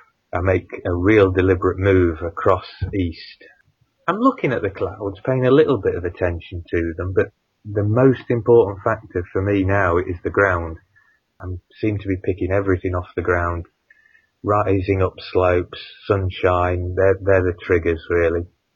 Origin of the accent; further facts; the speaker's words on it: East Midlands, United Kingdom; I'm actually from Nottinghamshire as a young lad.